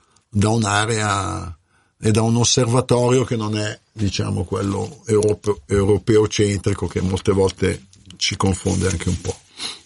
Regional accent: Venegono, Lombardy, Italy; Beh, intanto più che varesino sono varesotto, perché vengo da Venegono

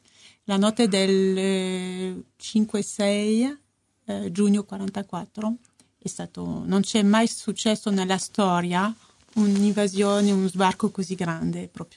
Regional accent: Brittany, France; Italian is a second language; now in Milan, Italy; mi fermo nel mio paese, che è la Bretagna.

